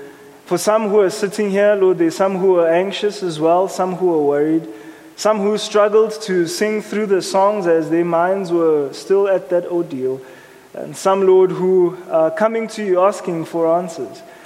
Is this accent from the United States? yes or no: no; Johannesburg, Gauteng, South Africa; Growing up in Hillbrow, I'm very aware of what is known as gang violence.